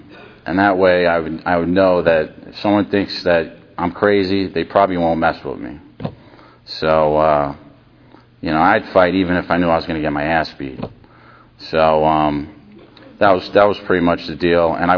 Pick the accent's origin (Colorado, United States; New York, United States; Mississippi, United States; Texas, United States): New York, United States; New Rochelle; now in Florida, United States; Basically, I grew up in New York, unlike most of the population in Florida. You know, I'm special. So, but yeah, I grew up in a small town called New Rochelle, New York. It's right outside the Bronx.